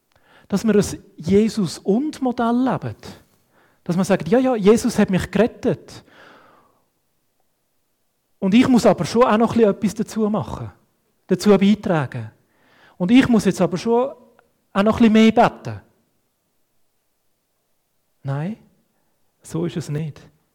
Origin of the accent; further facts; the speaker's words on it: Switzerland; Haben wir als Schweizer sehr stark verinnerlicht.